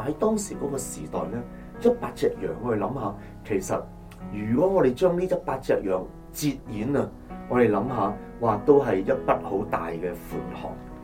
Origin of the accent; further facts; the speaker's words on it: Hong Kong; 当然我们可能我们香港人呢没有这种的经验